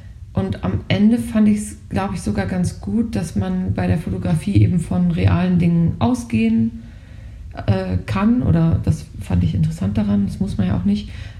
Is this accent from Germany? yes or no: yes; Lower Saxony, Germany; Ja, ich bin Ostfriesin.